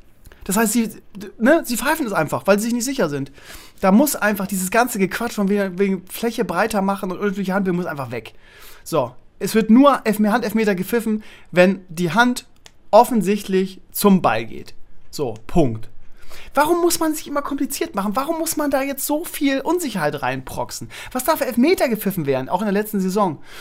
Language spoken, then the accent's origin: German; Bremen, Germany; als Bremer